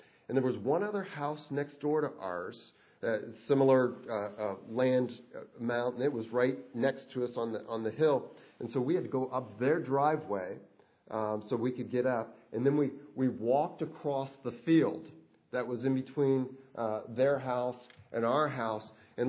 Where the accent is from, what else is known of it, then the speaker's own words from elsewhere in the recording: Rochester, New York, United States; I was born in Rochester, New York, at Snow Country up there. It's just off of Lake Ontario. And grew up